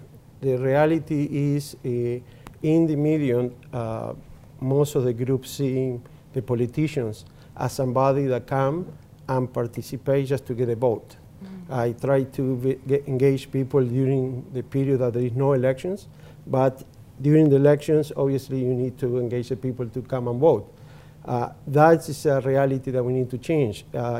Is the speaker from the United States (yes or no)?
no; Uruguay; English is a second language; now in Canada; I came from Latin America, Uruguay, and as a political refugee in the 70s. From that time, I participated politically in Canada, supporting the movement in Uruguay and all Latin America because of the dictatorship there.